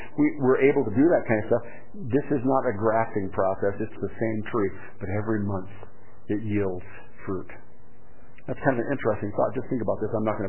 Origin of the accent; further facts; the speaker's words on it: Washington, United States; Now, I grew up in the Yakima Valley. It used to be called the fruit bowl of the nation.